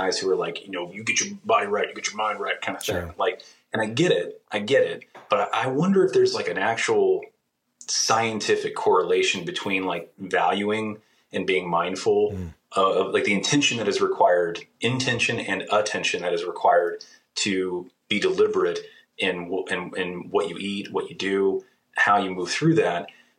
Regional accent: New Zealand; I'm from New Zealand, but I really believe in this.

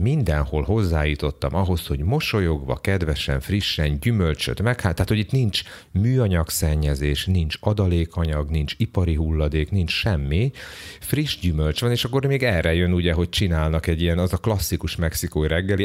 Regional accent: Hungary

